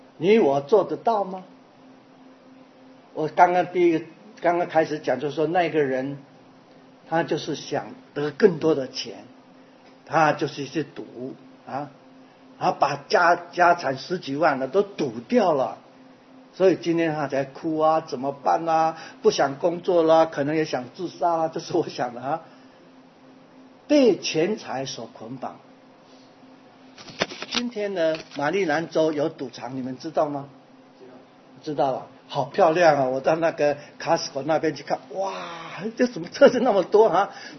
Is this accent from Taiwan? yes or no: yes; Taiwan; 我从台湾来，也被台湾的思想所控制。